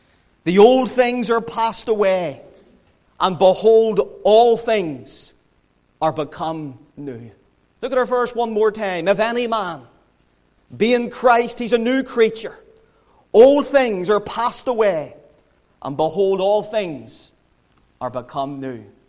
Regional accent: Belfast, Northern Ireland, United Kingdom; As you know now … I'm from the Donegal Road area in Belfast.

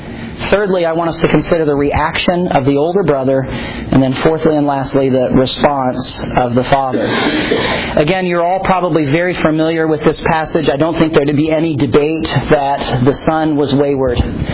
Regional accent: Minneapolis, Minnesota, United States; I grew up in Pastor Monty's youth group in Minneapolis

